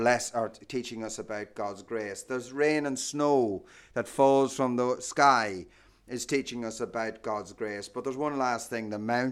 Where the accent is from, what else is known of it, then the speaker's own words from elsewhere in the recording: Ireland; now in United Kingdom; When I grew up in Ireland, our highest mountain is a place called Carrantoohill.